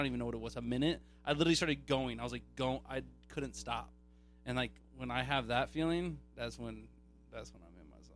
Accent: Allen, Texas, United States; I'm from Allen, Texas, north of Dallas, 25 miles north of Dallas.

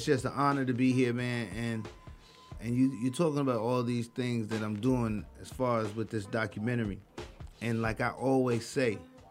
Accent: Queens, New York, United States; of course, I'm from New York, Jamaica, Queens. It's a rough neighborhood.

